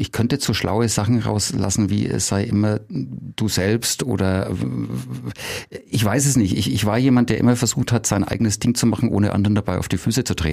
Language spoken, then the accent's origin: German; Nuremberg, Bavaria, Germany; ich komme ursprünglich aus Nürnberg. Ich komme aus Großgründlach, bin quasi in diesem Dreiländereck Nürnberg, Fürth, Erlangen groß geworden